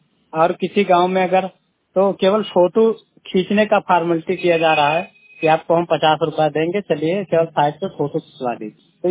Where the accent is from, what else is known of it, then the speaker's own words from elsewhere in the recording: Haraiya, Uttar Pradesh, India; मेरा उम्र 35 साल है और मैं हरैया सुगरा ब्लॉक से हूँ।